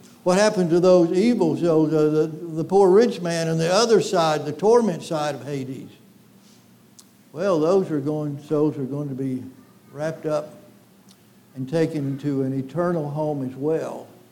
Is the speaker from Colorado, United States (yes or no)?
no; Florida, United States; I grew up some in Florida, and you used to be able to eat a rattlesnake.